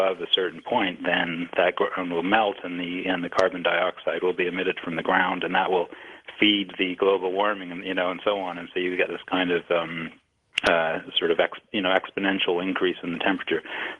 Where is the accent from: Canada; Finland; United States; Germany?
Canada; Northern Canada; I'm from Canada, the north of Canada